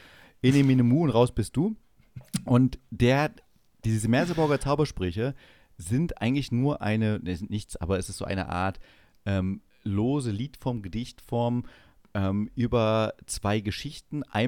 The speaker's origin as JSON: {"language": "German", "region": "Saxony-Anhalt", "country": "Germany", "tie": "born or raised there", "said": "Und habe dann mir gedacht, ich mache einen kleinen Vortrag zu Sachsen-Anhalt. Und ich über meine Heimat."}